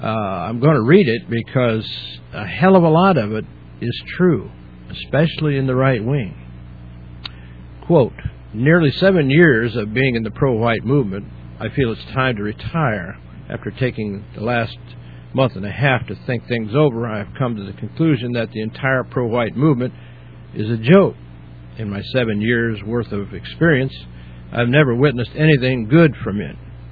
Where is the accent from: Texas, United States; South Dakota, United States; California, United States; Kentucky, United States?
Kentucky, United States; led by Ron Edwards and the national headquarters based out of my home state of Kentucky.